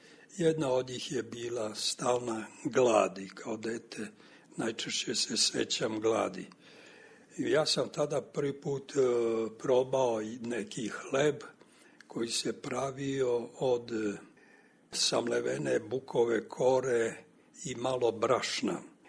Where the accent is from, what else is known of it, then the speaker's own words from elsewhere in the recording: Bosanska Krajina, Bosnia & Herzegovina; born there; ja sam rođen u Bosanskoj Krajini, u jednom selu između Sanskog mosta i Bosanske Krupe, daleke 1938. godine. Dakle, to se zove Podgrmeč i to je onaj kraj koji je predmet književnog rada Branka Ćopića, koji je naš zemljak